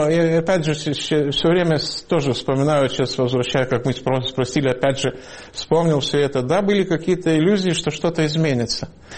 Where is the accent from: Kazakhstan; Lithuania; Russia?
Lithuania; Я говорю, вот из Литвы.